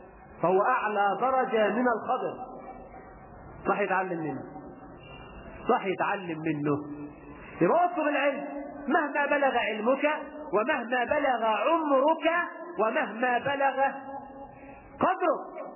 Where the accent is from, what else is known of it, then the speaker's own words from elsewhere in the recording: Egypt; احنا عندنا في مصر امثال تكسر المقاديم